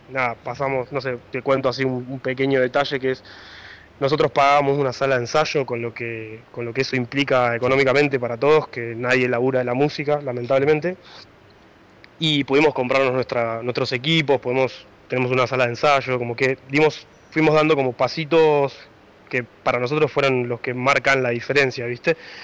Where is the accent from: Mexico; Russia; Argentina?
Argentina; Cipolletti, Río Negro; el 80% de los integrantes son todos de Cipolletti, así que somos más de Cipo